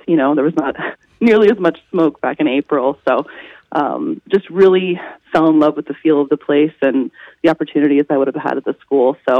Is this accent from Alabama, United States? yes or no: no; Florida, United States; I spent 3 years in Ann Arbor. I'm originally from Florida.